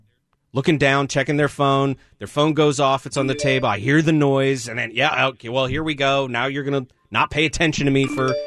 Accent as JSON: {"language": "English", "region": "Northeast", "country": "United States", "tie": "born or raised there", "said": "Like I grew up in the Northeast, and there's a lot of train travel everywhere"}